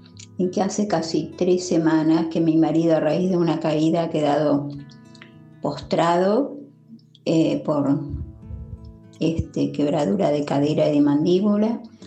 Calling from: Mar del Plata, Buenos Aires Province, Argentina; de Mar del Plata.

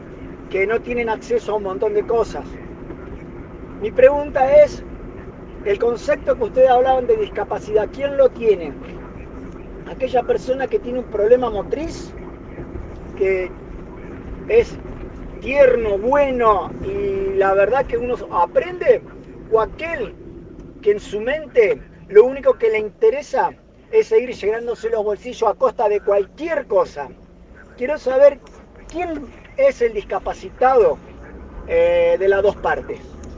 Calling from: Santa Fe, Argentina; Nosotros acá en Santa Fe

